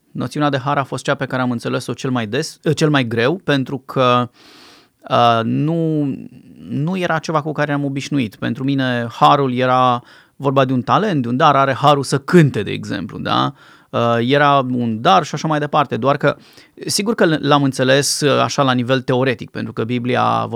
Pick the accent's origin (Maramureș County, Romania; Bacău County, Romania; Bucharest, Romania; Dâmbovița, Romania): Bucharest, Romania; m-am născut în București, am crescut într-o familie de oameni, cum se cade, părinți buni, care ne-au iubit, ne-au îngrijit pe mine și pe fratele meu mai mic, dar n-am avut legătură cu Dumnezeu, cu biserica